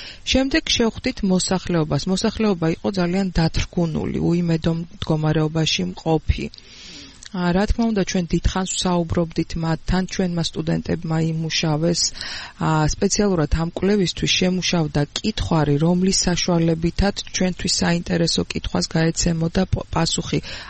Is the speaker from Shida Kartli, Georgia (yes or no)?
yes; Tskhinvali, Shida Kartli, Georgia; მე თვითონ დაბადებული და გაზრდილი ვარ ცხინვალში